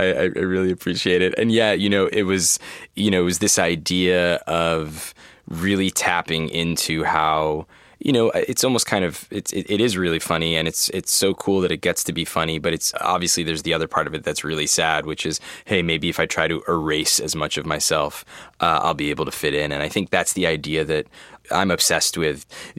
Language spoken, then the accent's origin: English; New Jersey, United States; I grew up in New Jersey and it was there was this like burgeoning emo rock scene.